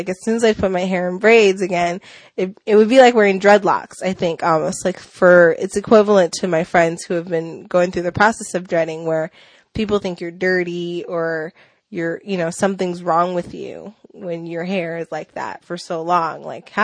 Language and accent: English; Willits, California, United States; also born or lived in Bay Area; And I grew up in the Bay Area until I was 9 years old. Then I moved up north to Willits, where I attended Bechtel Grove Middle School in the fourth grade and graduated from Bechtel Grove and went on to Willits High School